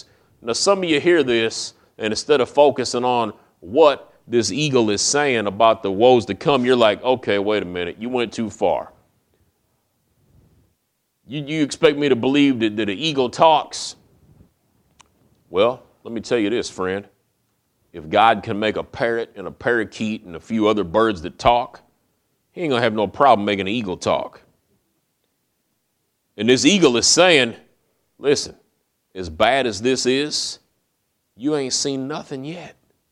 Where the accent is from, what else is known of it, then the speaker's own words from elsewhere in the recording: Peoria, Illinois, United States; when I was a little kid growing up in Peoria back in the 1970s